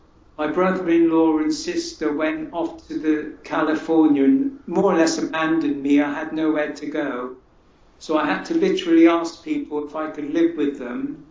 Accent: Salford, North West England, United Kingdom; born there; Yeah, I was born in Greater Manchester, the borough of Salford, and a district called Pendleton.

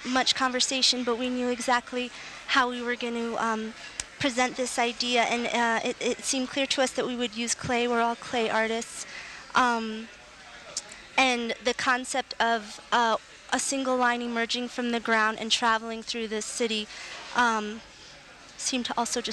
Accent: Santa Clara Pueblo, New Mexico, United States; We're all from Santa Clara Pueblo. We're all family. We're all artists. I, of course, grew up in my mom's studio.

